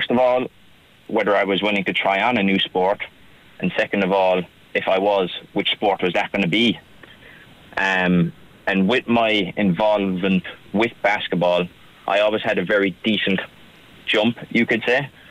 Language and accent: English; Munster, Ireland; accent: Kerry; And in my own words and in my own Kerry accent, I said, sure, look, I'll go for the crack and I'll see how it's like.